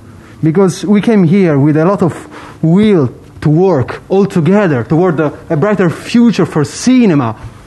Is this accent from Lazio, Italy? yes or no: yes; Rome, Lazio, Italy; English is a second language; Yes, I am right. From Rome.